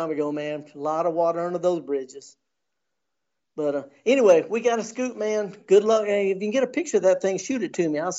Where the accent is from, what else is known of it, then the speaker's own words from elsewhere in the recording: Indianola, United States; I'm from Indianola.